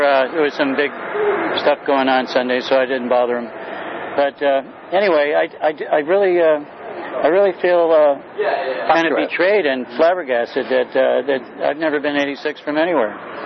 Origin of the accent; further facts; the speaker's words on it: San Francisco, California, United States; born there; Yeah, well, I was born in San Francisco